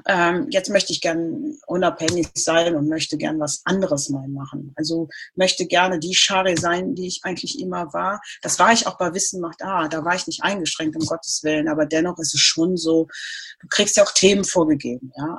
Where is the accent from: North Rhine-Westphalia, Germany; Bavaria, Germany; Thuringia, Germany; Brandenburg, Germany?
North Rhine-Westphalia, Germany; Cologne; Also ich bin in Köln geboren, aufgewachsen, zur Schule gegangen, war im Internat in einer Pflegefamilie, als ich klein war